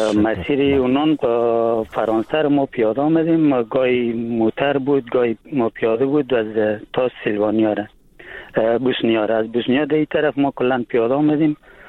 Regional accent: Afghanistan; now in France; مسیرهای که ما از افغانستان طی کردیم، ما آمدیم از مرز پاکستان و ایران و ترکیه

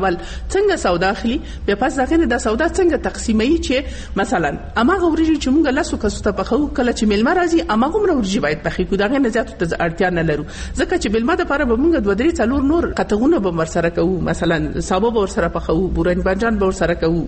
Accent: Nangarhar, Afghanistan; مخصوصا زه چون د ننګرهار یم، دلته زه ګورم ننګرهار کې ډېر ښایسته کورونه دي

